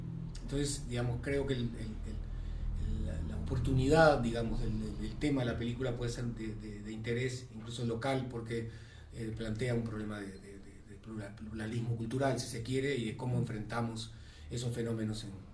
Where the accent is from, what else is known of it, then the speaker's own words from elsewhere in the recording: Montevideo, Uruguay; Yo, a pesar de que viví muchos años fuera del país, crecí en Montevideo